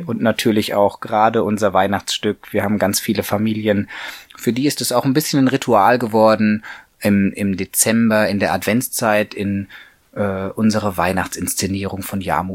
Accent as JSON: {"language": "German", "town": "Stockstadt", "region": "Bavaria", "country": "Germany", "tie": "born or raised there", "also_born_or_lived": "Aachen", "said": "aus Stockstadt, genau, bin hier aufgewachsen, war zwischendrin 10 Jahre in Aachen gewesen und wir sind vor 3 Jahren wieder nach Aschaffenburg gezogen."}